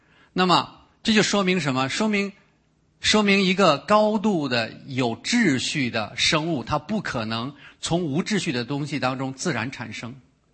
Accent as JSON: {"language": "Chinese", "region": "Beijing", "country": "China", "said": "啊，我是北京人，在北京的时候"}